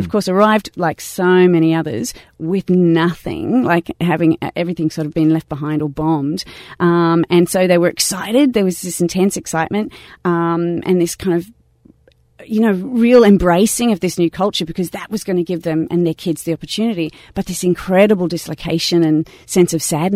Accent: Australia; I'm Australian. I was born here.

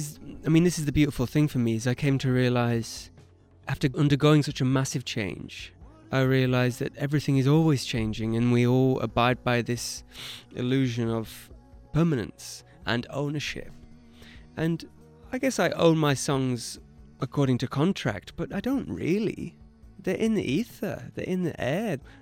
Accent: North West England, United Kingdom; I don't deem myself to be British, really. I'm much more specifically Cumbrian than I am British, you know.

